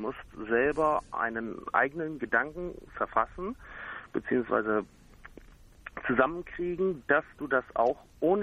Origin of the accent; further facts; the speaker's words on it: Buchholz in der Nordheide, Lower Saxony, Germany; ich komme aus Buchholz in der Nordheide. Ich bin 27 Jahre alt, also noch ziemlich jung